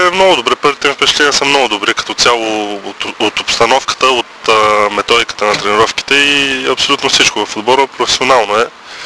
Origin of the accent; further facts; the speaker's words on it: Bansko, Blagoevgrad Province, Bulgaria; Ами да, от Банско съм.